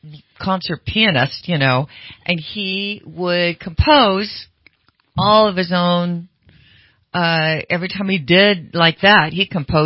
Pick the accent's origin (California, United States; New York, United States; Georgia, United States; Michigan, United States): California, United States; Sacramento; I grew up in Sacramento.